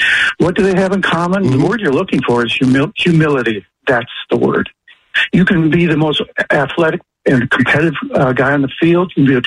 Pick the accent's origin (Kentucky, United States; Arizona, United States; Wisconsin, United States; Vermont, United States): Wisconsin, United States; I grew up in Wisconsin … so forgive my insight from that perspective.